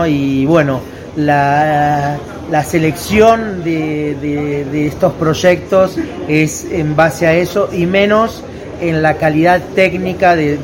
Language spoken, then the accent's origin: Spanish; Argentina; Estoy muy feliz de volver a mi tierra, Argentina